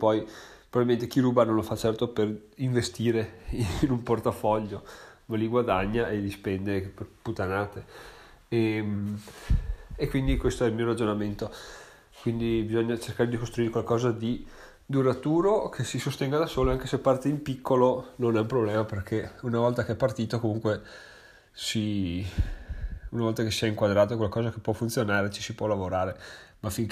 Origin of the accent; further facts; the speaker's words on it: Veneto, Italy; accent: Venetian; vi ha preso in qualche modo la mia cadenza veneta